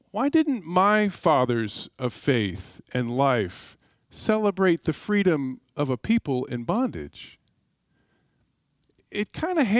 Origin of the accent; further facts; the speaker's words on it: Houston, Texas, United States; I spent the first 23 years of my life there. I grew up in Houston. I went to public schools there.